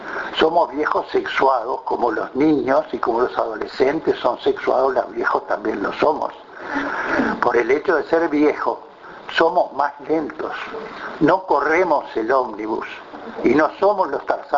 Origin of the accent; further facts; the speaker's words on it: Uruguay; Es muy propio de mi pueblo uruguayo y me gusta compartirlo.